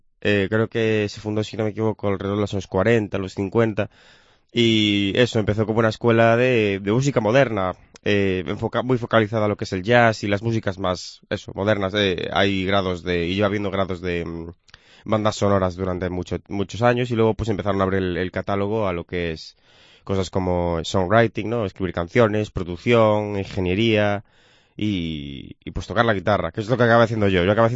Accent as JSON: {"language": "Spanish", "town": "Ferrol", "region": "Galicia", "country": "Spain", "said": "¿no? bueno, soy un músico de 23 años, soy de aquí, de Ferrol, vivo aquí en Ferrol"}